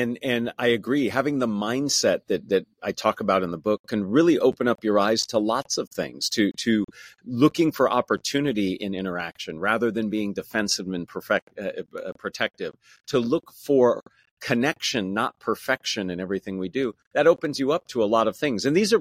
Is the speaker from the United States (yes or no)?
yes; California, United States; So I'm a California boy, born and raised in the Bay Area, and very fortunate to teach there now, teaching at Stanford.